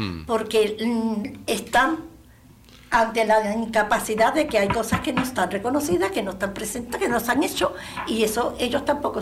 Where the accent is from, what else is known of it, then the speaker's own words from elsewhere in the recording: Andalusia, Spain; somos españoles, somos libres, somos andaluces, somos trabajadores